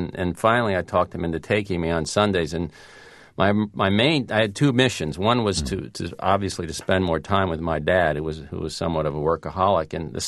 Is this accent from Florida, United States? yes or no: yes; Florida, United States; when I was a kid and we played, of course, and playing in, growing up in South Florida, there was an age.